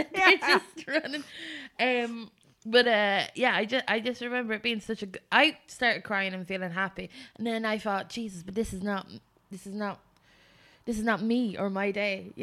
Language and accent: English; Leinster, Ireland; No, no, I'm from Westmeath.